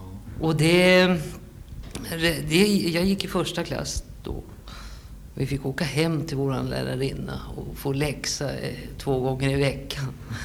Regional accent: Almtuna, Uppsala County, Sweden; born there; Jag är född i Almtuna.

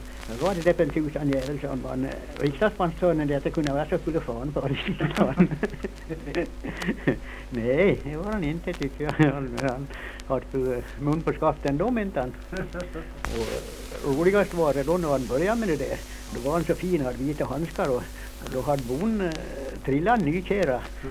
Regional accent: Torsåker, Sweden; Jag var från Torsåker, sa jag.

